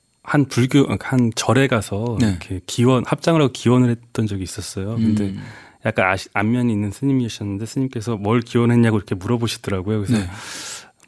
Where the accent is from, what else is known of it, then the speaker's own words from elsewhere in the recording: Chungju, North Chungcheong, South Korea; 저는 충주에서 올라왔습니다